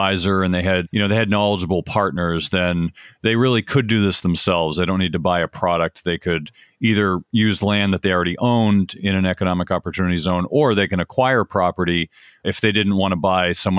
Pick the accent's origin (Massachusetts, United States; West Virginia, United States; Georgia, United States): Massachusetts, United States; No, I'm glad I'm from Massachusetts.